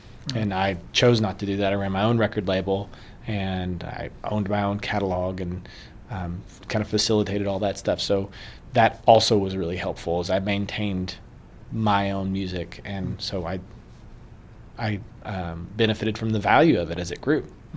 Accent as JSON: {"language": "English", "region": "Kentucky", "country": "United States", "tie": "born or raised there", "said": "It was a cool place to grow up, and I think that a huge part of my identity as a musician is tied to being from Kentucky"}